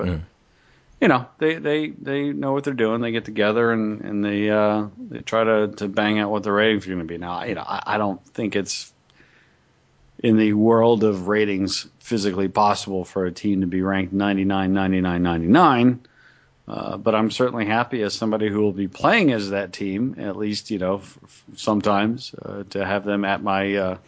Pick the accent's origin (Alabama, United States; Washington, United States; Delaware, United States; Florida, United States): Alabama, United States; born there; Yeah, anyone who knows me knows that I was born in Alabama. Both my parents are University of Alabama graduates.